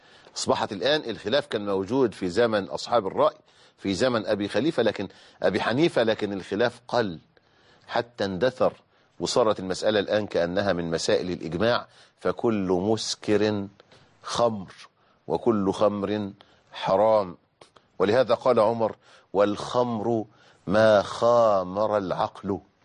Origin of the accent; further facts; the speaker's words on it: Egypt; وكانوا بيسموها عندنا في مصر البوظة.